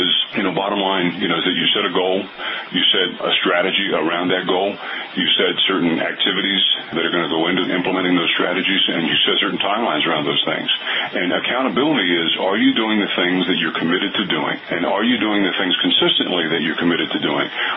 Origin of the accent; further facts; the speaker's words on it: York, Pennsylvania, United States; I grew up in York, Pennsylvania.